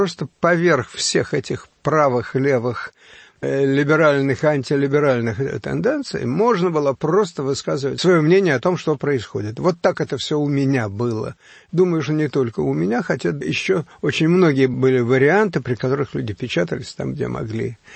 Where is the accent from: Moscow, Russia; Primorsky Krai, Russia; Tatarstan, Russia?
Moscow, Russia; Меня спасло, что я был москвич, и все провинциальные журналы относились ко мне как к человеку, который в Москве живет.